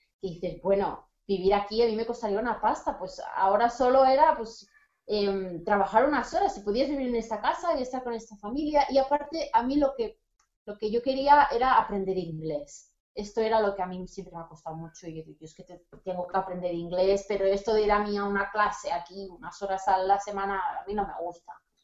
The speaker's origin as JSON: {"language": "Spanish", "town": "Barcelona", "region": "Catalonia", "country": "Spain", "tie": "born there", "lives_now": "Tarragona, Spain", "said": "yo tengo 24 años y soy nacida en Barcelona, pero vivo en un pueblo llamado Tarragona, una ciudad."}